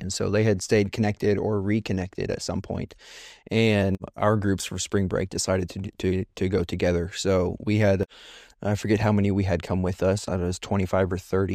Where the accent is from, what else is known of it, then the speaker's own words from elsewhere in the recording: Missouri, United States; I'm from Northwest Missouri and about 30 minutes north of Kansas City and grew up in a small town, graduated with 58 people.